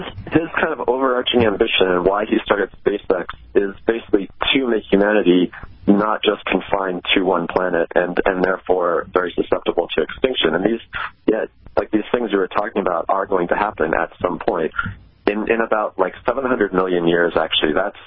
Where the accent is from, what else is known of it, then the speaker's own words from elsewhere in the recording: Arizona, United States; I grew up like in Arizona, and there was pretty pristine desert right around my family's house.